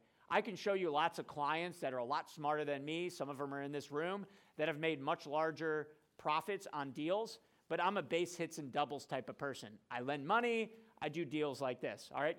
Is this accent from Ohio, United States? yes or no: yes; Cleveland, Ohio, United States; So I'm from the Cleveland area.